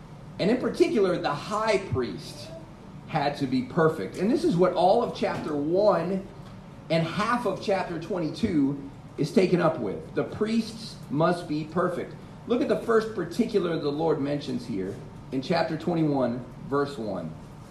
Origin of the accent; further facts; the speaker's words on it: Greenville, South Carolina, United States; But they were alive and well when I was growing up in Greenville. It was the Atlanta Braves AA affiliate there in Greenville, South Carolina.